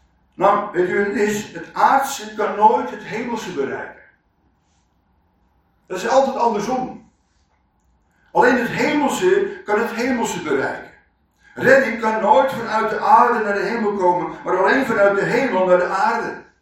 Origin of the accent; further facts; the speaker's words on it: Netherlands; wij zijn heel calvinistisch opgevoed in Nederland.